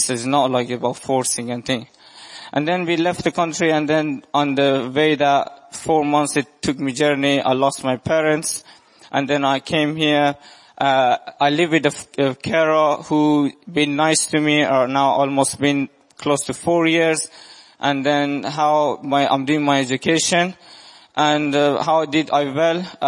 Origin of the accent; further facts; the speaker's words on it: Iran; English is a second language; I'm from Iran.